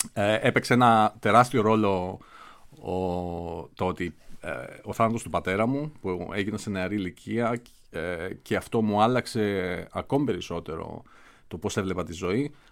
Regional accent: Nafpaktos, Western Greece, Greece; Λοιπόν, γέννημα θρέμα. Όταν ήμουν μικρός, το μόνο οδείο που υπήρχε ήταν ένα μικρό οδείο στην Αύπακτο

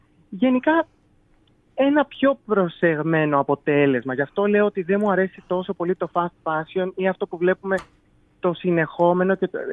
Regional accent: Athens, Attica, Greece; moved away as an adult; now in Kalamata, Greece; Από την Αθήνα έφυγα. Καλαμάτα ήταν το πόσο καταγωγής. Εγώ γεννήθηκα, μεγάλωσα στην Αθήνα. Και 19 χρονών έφυγα και για τις σπουδές τις πανεπιστημιακές, όπως είπα, για το πανεπιστήμιο στην Καλαμάτα.

